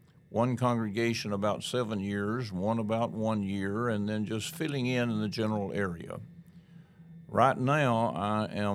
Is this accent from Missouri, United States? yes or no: no; Tennessee, United States; Well, I grew up in Middle Tennessee on a little hilly 45-acre farm and plowed years. I have lived in Henderson now for 36 years.